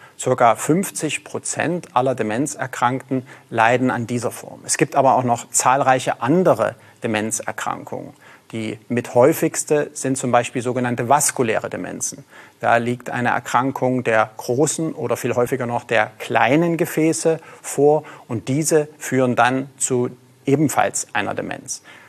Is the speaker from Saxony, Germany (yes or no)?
yes; Leipzig, Saxony, Germany; born there; Ich bin in Leipzig geboren, habe auch in Leipzig an der dortigen Universität Medizin studiert